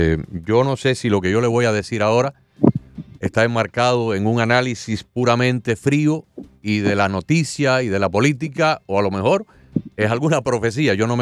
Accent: Cuba; debemos estar los que somos cubanos

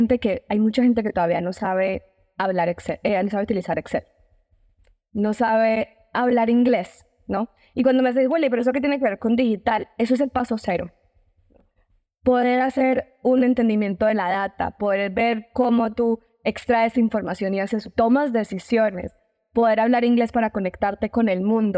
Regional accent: Colombia; now in Mexico; una colombiana que ahora reside en México hace muchos años.

